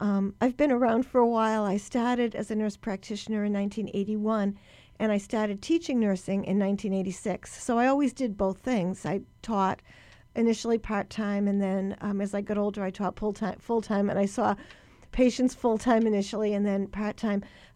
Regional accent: Boston, Massachusetts, United States; And I'm from Boston, and we had the first nursing school.

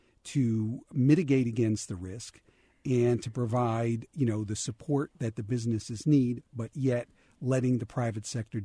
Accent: New Jersey, United States; or I'll even get more exotic and take you to New Jersey, my home state.

